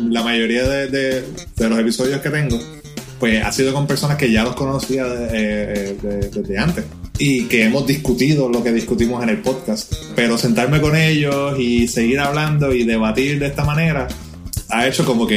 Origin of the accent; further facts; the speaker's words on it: Ponce, Puerto Rico; now in San Juan, Puerto Rico; soy original de Ponce, Puerto Rico, ahora viviendo en San Juan, Puerto Rico.